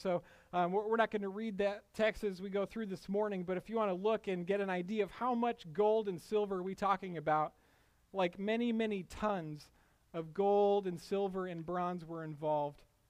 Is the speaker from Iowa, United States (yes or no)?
yes; Iowa, United States; my mom is from that area, and you know that I grew up in Iowa.